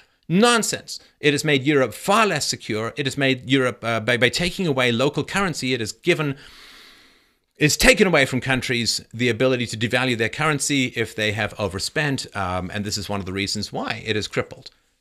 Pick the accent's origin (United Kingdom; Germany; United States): United Kingdom; London; also born or lived in Ireland; I was born in Southern Ireland. I grew up in London, England.